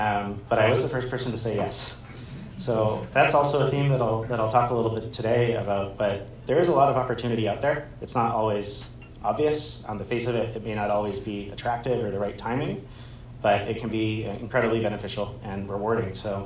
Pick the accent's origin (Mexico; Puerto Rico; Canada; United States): Canada; I think one of the things I've been very proud about as a Canadian is embracing our multiculturalism